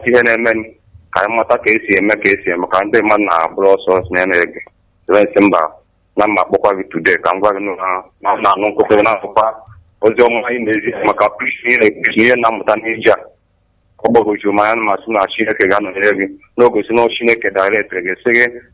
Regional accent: Osun, Nigeria; I come from Osun State.

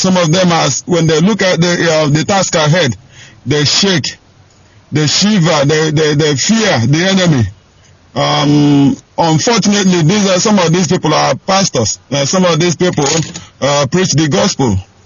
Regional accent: Nigeria; let people know, my people listening worldwide, I want people to know that I'm a proud Biafran.

